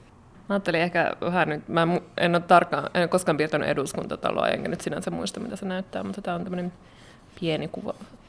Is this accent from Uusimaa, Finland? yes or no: no; Kemi, Lapland, Finland; now in Oulu, Finland; Mä tuun tuolta Oulusta. Mulle pohjoisuus on iso osa mun taustaa. Mä oon Lapista, Kemistä kotoisin ja nykyään asustelen Oulussa ja sitten täällä Helsingissä käyn töissä eduskunnassa.